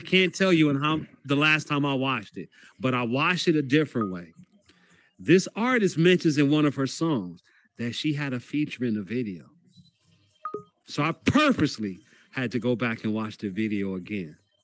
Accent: Ohio, United States; I'm from Ohio, and we got a hip hop scene here that, you know, some people don't necessarily know about.

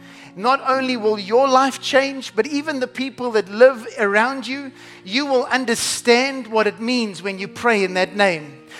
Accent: England, United Kingdom; I'm English.

